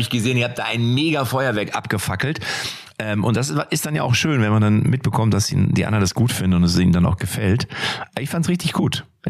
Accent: Lippstadt, North Rhine-Westphalia, Germany; so ein Fußballspiel in Lippstadt, in meiner Heimatstadt.

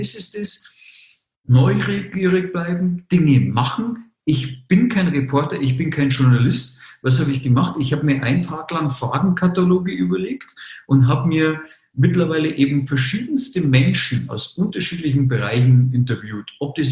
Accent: Munich, Bavaria, Germany; born there; Und ich bin in München geboren, ich gebe es zu. Also bin gebürtiger Münchner, geborener Münchner.

